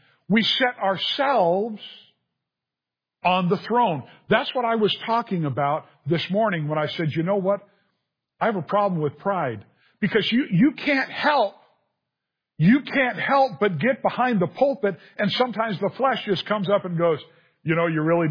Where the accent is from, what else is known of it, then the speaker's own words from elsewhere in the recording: California, United States; Now, I grew up in Southern California.